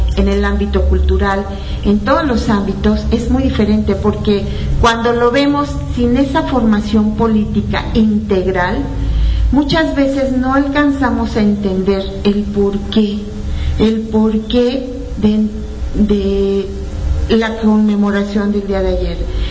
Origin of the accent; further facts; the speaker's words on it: State of Mexico, Mexico; En efecto, soy también del Estado de México, participo con Mujeres Trabajando en el Estado de México